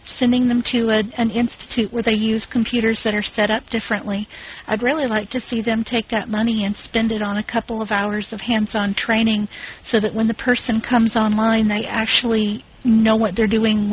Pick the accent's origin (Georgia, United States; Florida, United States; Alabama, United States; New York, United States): Georgia, United States; Atlanta; I'm from Atlanta, Georgia, and I kind of have the opposite view